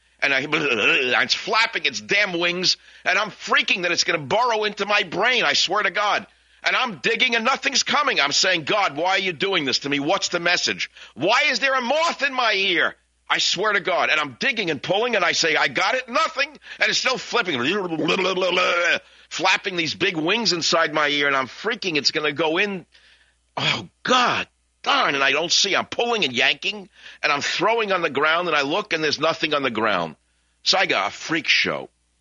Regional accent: New York City, New York, United States; now in California, United States; even though I'm from the Bronx.

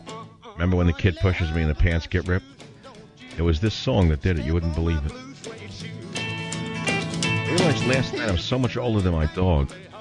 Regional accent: New York, United States; born there; accent: New York; moved away as an adult; now in San Francisco, United States; I mean, I was born in New York, but truthfully, I fled New York a long time ago. But I love New York.

